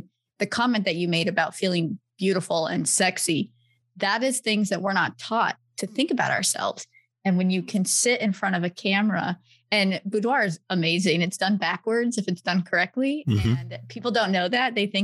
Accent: Texas, United States; I hail from Texas, and there are so many people that I know who would want to step out into this

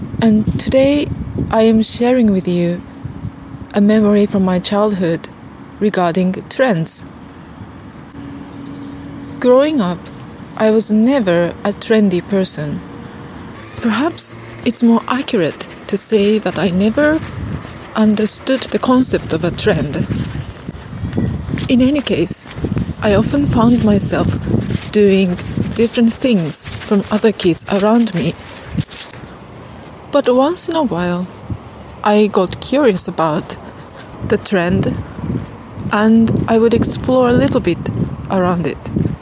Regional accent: Japan; English is a second language; moved away as an adult; now in Ottawa, Canada; It's been 7 years since I came to Ottawa, and even though I visit my hometown in Japan once a year, once every 2 years, I always go there in summer.

